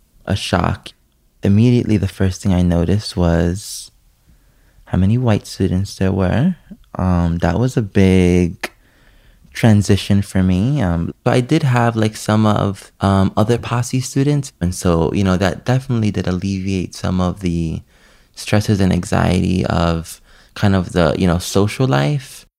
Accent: New York, United States; accent: New York

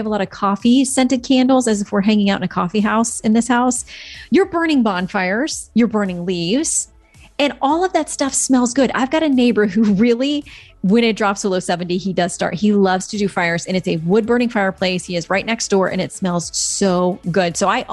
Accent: Florida, United States; I'm from Florida, so I mean, once it's below 70, I am bundling up.

